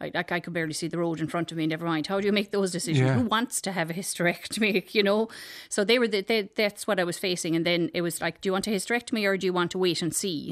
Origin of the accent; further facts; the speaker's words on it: Cadorglan, Munster, Ireland; Cadorglan, County Kerry.